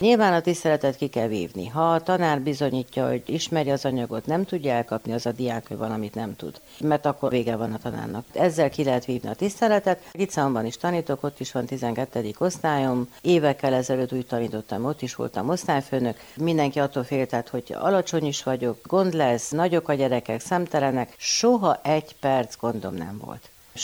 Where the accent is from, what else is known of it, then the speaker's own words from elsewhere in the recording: Cluj-Napoca, Cluj County, Romania; Hát én kolozsvári vagyok